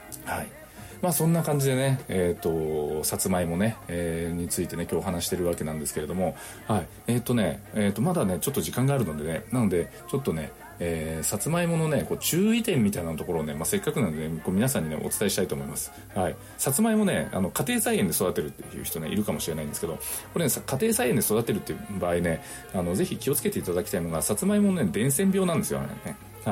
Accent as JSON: {"language": "Japanese", "region": "Nagasaki", "country": "Japan", "said": "まあ、私の出身の長崎でもね、もうちょっと名残が残ってて"}